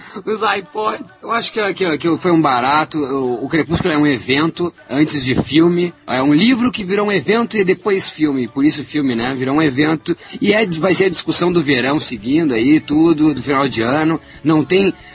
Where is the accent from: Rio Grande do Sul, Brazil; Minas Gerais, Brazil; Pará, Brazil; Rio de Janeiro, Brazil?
Rio Grande do Sul, Brazil; eu sou o gaúcho aqui e o pessoal aí, o Jurandir, Siqueira e Rafael, são meus amigos do sotaque estranho, porque o meu sotaque, porque o meu sotaque é maravilhoso.